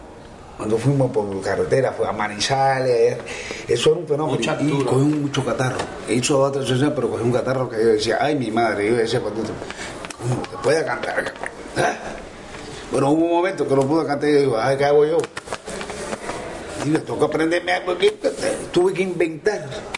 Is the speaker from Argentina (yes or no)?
no; San Miguel del Padrón, Havana, Cuba; Pero yo me crié en San Miguel del Padrón.